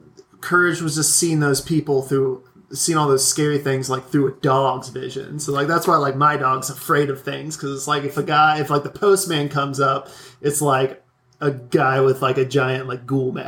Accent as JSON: {"language": "English", "town": "Boone", "region": "North Carolina", "country": "United States", "tie": "born or raised there", "said": "It was always on like, Saturday afternoons, and growing up in Boone, it'd always get, like, super gray"}